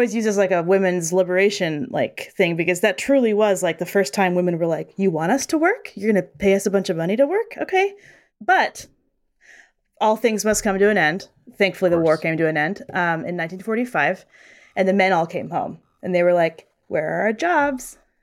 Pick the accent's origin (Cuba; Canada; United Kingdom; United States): United States; Utah; I come from I'm from Utah, and it's very similar where it's like, you're surrounded by family at all times.